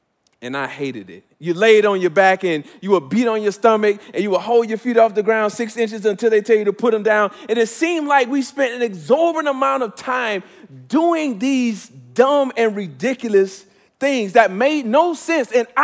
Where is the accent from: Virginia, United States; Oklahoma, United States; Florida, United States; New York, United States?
Florida, United States; Miami; I lived down the street or about a block and a half from Richmond Park, where I grew up in Miami, Florida